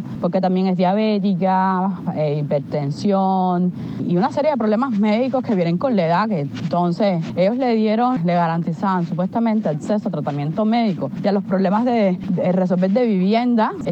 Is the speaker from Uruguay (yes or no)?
no; Cuba; moved away; Cuando me fui de Cuba me dijeron expresamente que no podía regresar